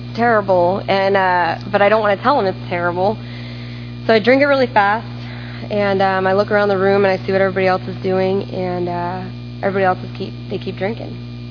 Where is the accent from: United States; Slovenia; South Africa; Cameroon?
United States; But I grew up in Polk County. Polk County, whoop whoop.